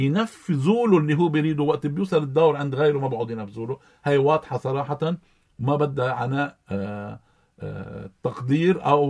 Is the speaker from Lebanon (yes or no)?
yes; Lebanon; نحن يعني مشردقين كتير كلبنانيين